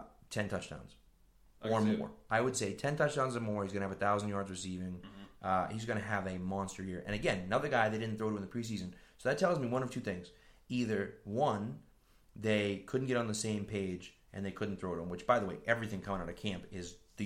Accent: Massachusetts, United States; I got made fun of in middle school for wearing Patriot stuff. And I grew up in Massachusetts.

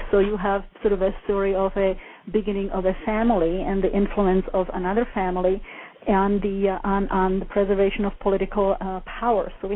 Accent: Canada; English is a second language; now in United States; actually I came from Canada and then to the United States. You know, as a young woman, I didn't start learning English until I was 15.

